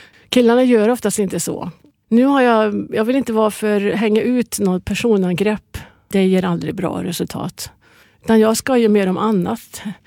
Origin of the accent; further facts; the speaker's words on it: Värmland, Sweden; Kan liksom skoja om att jag är från Värmland.